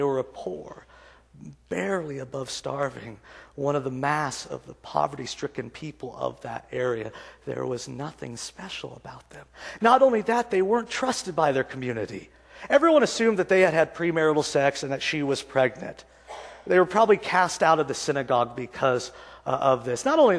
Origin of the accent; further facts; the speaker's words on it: Leon, Kansas, United States; I grew up in Leon.